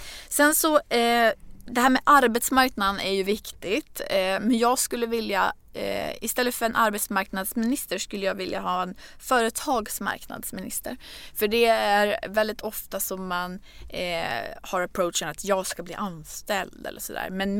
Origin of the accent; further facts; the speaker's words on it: Örnsköldsvik, Västernorrland County, Sweden; jag är uppvuxen i Örnsköldsvik